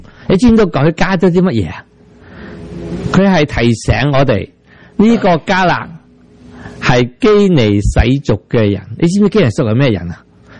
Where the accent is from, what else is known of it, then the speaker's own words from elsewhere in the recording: United States; 我哋系美国人，不过点都系入照下镜。